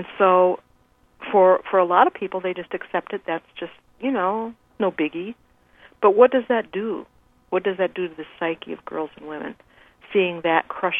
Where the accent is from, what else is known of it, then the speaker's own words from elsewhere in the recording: Midwest, United States; I grew up in the Midwest.